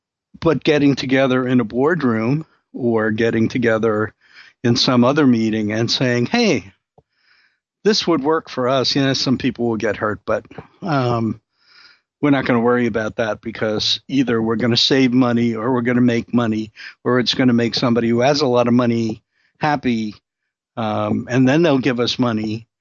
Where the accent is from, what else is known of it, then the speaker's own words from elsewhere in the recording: New York, United States; and also because I come from Brooklyn